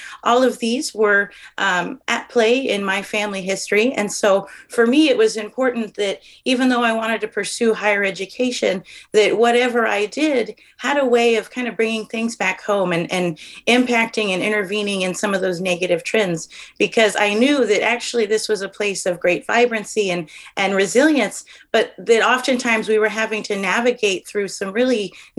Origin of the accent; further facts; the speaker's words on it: Humboldt, California, United States; I'm homegrown. I'm from Humboldt, Yurok country.